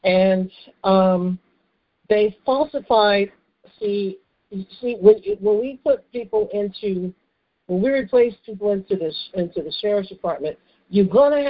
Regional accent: Connecticut, United States; also born or lived in Florida; obviously I was actually born there, but I grew up in Connecticut.

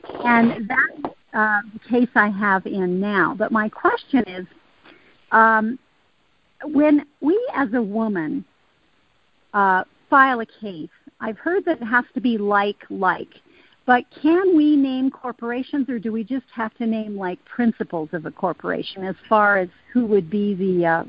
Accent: Nevada, United States; from Nevada

